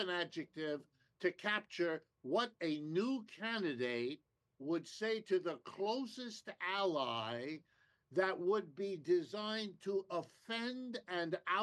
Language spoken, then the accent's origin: English; Ohio, United States; born there; I was born in Ohio. I come from that part of the country.